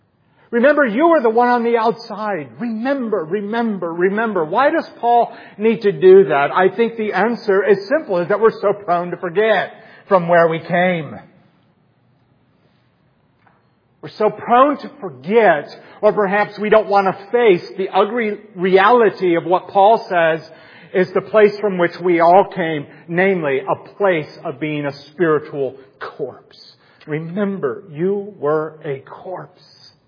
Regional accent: Scotland, United Kingdom; I came from Scotland, but most, a lot of you came from England.

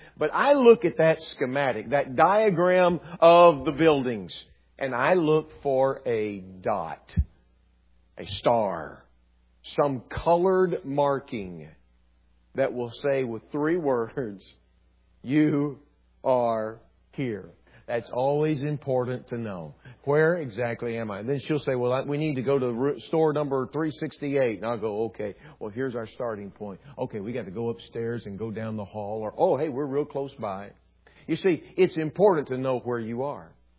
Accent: Texas, United States; I'm from Texas originally. Now, don't get mad at me about that.

